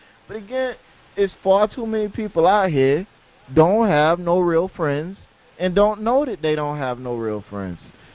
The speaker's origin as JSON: {"language": "English", "region": "the South", "country": "United States", "said": "You know I'm from the South. Don't do that."}